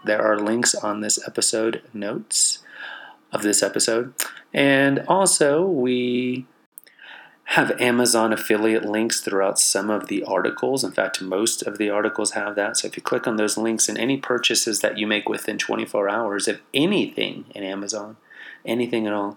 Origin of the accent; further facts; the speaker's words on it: Texas, United States; I'm from Texas where it doesn't snow, and I really didn't prepare for this weekend trip. So I don't have boots. I don't wear boots in Texas.